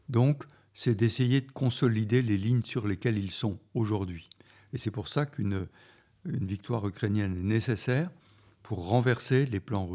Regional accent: France; qui chez nous en France sont les sous-officiers ou les officiers subalternes

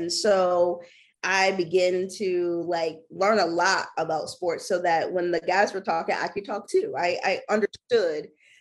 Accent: Florida, United States; So I grew up in South Florida, which I always say I didn't, we have everything, every person, right?

